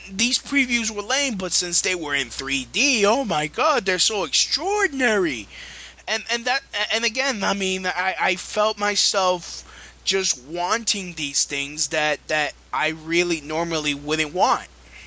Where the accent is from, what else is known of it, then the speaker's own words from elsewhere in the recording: Brooklyn, New York, United States; Wait a minute. I am from Brooklyn. I live near a Jewish neighborhood. You hear shiksa.